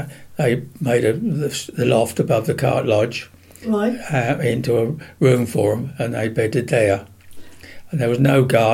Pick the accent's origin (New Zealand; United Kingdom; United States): United Kingdom; East of England; accent: Essex; One of them tried to learn me German, but not very, it did not succeed with my Essex accent.